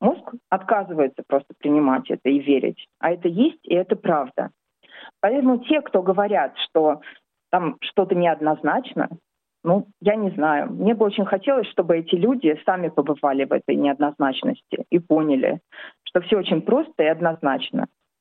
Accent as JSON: {"language": "Russian", "town": "Zelenograd", "region": "Moscow", "country": "Russia", "tie": "born or raised there", "moved": "yes", "lives_now": "Australia", "said": "Я русская. Я родом из Москвы, из Зеленограда, города Фистехов. Я живу в Австралии больше 20 лет."}